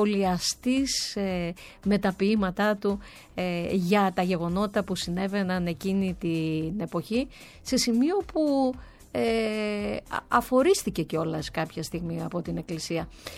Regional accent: Crete, Greece; μέχρι και στην πατρίδα μου, την Κρήτη, πήγε

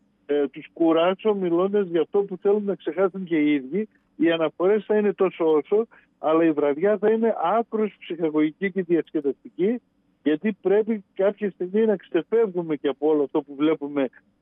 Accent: Serres, Central Macedonia, Greece; κατάγομαι από τις Σέρες και πρέπει να απολογούμε γιατί είμαι από τις Σέρες.

